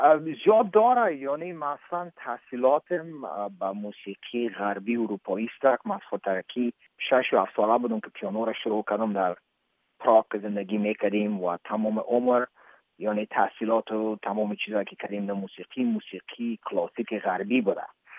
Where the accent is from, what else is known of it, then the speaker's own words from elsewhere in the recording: Afghanistan; چون خونم افغان است و خودم افغان استم، پدر و مادرم افغان استن